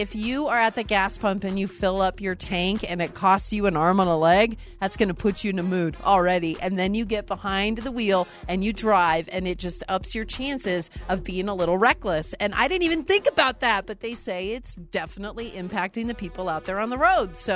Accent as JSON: {"language": "English", "region": "North Dakota", "country": "United States", "said": "shout out to my home state, North Dakota, number six."}